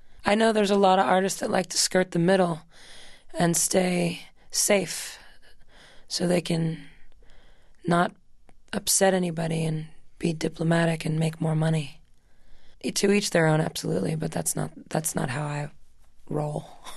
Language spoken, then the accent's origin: English; United States; And I'm an American citizen. I love this country, and I don't love our president.